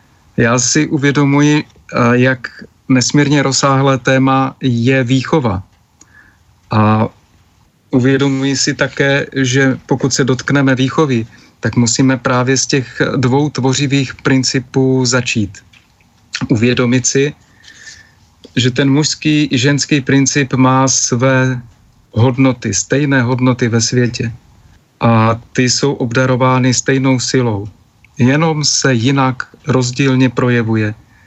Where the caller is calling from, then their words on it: Moravia, Czechia; krásný podvečer přeji z Moravy a všem přátelům i posluchačům